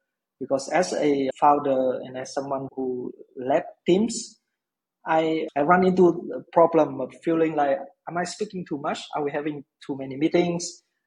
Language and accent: English; Vietnam; also born or lived in Australia; I spent probably half of my adulthood in Australia and the other half in Vietnam. Vietnam was my hometown and I came back to Vietnam about a bit more than 10 years ago.